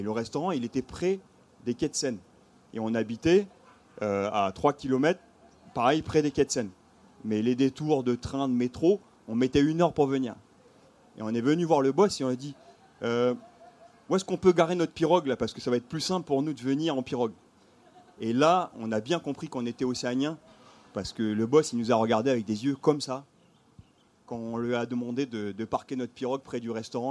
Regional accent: New Caledonia; also born or lived in French Polynesia; Moi, je viens de Calédonie aussi, mais je suis né en terre polynésienne, de famille polynésienne.

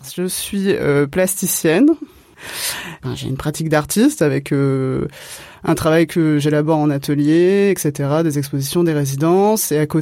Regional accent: Marseille, Provence-Alpes-Côte d'Azur, France; moi, à chaque fois que je dis que je viens de Marseille

